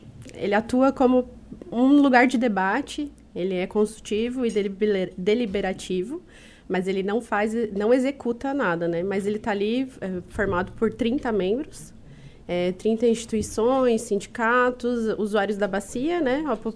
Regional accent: Criciúma, Santa Catarina, Brazil; Eu sou de Criciúma.

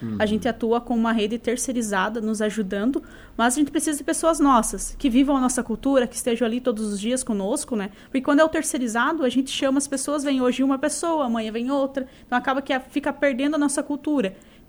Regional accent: General Carneiro, Paraná, Brazil; Eu nasci e fui criada em cidade do interior, uma cidade de 12 mil habitantes.

